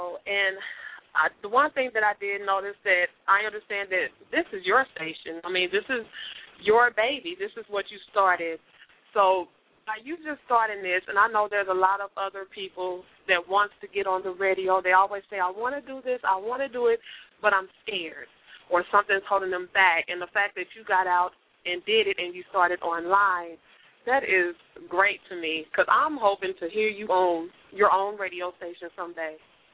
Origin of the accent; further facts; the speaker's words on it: Kansas City, Missouri, United States; Well, I'm from Kansas City, Missouri, and I am a supervisor at one of the Fortune 500 companies